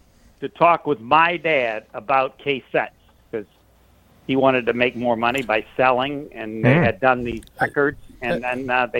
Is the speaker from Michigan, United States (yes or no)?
no; Southland, Indiana, United States; and I told them I was from Southland, Indiana.